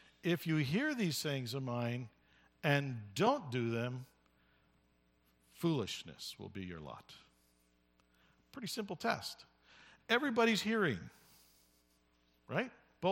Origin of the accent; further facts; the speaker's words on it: Canada; I'm a Canadian. I live in Canada.